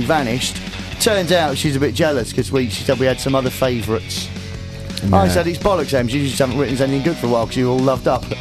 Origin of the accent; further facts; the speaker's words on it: Austria; I'm from Austria.